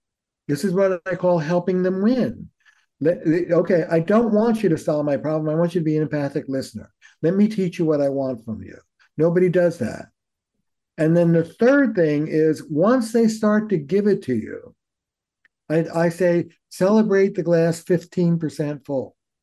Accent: New York, United States; You know, I'm a Jew from New York.

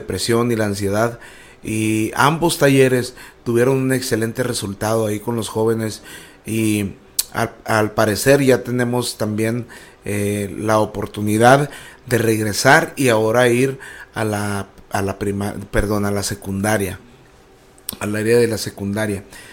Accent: Torreón, Coahuila, Mexico; allí en la calle donde yo vivía en la colonia Calera Solares, en Torreón, Coahuila, en la calle, en la avenida Zacatecas, en el número 630, yo ahí vivía.

